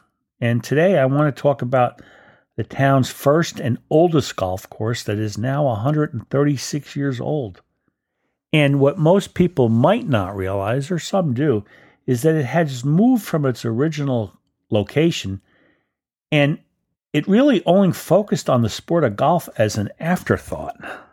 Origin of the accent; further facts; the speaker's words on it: West Orange, New Jersey, United States; growing up in West Orange, I was a caddy, and my father actually was a caddy in the 1930s.